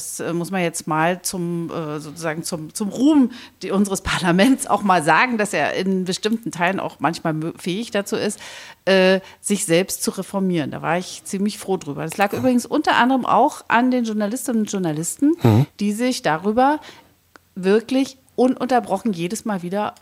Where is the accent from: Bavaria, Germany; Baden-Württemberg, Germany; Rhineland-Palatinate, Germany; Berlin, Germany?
Berlin, Germany; also born or lived in Brandenburg; Ich bin ja eigentlich Berlinerin und gelernte Brandenburgerin.